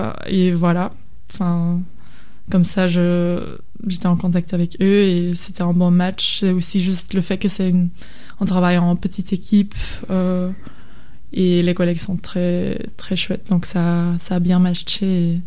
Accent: Belgium; first language Dutch; French is a second language; now in Marseille, France; parce que, comme vous l'entendez peut-être, je suis pas francophone, je suis néerlandophone de base. Je suis belge, mais néerlandophone.

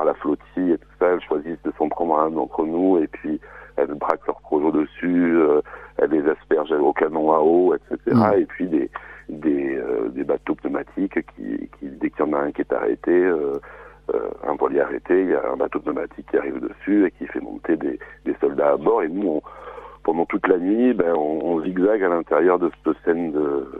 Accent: France; avec ce sentiment d'être en danger et en tant que Français de pas du tout être protégé

